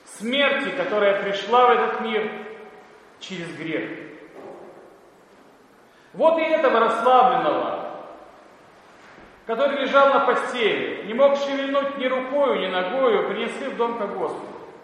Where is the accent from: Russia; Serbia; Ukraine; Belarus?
Ukraine; Kyiv; Мы с вами знаем об этом, особенно большинство наших прихожан, коренные киевляне